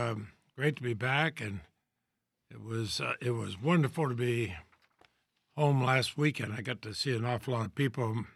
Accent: Vermont, United States; as an American, especially as a Vermonter

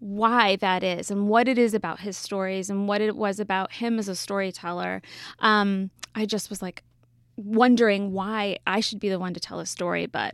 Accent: Michigan, United States; I don't. I'm from Michigan.

